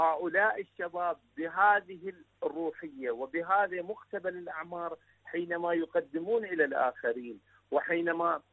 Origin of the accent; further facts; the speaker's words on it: Iraq; من العراق.